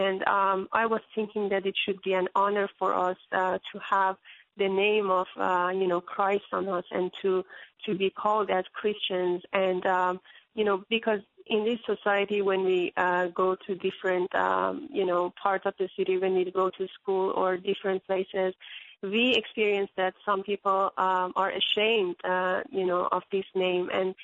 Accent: Iran; I'm from a Muslim background, and I grew up in Iran, an Islamic country.

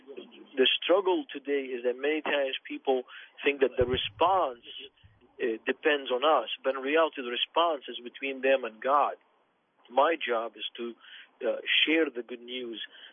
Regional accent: Beirut, Beirut Governorate, Lebanon; I grew up in Beirut

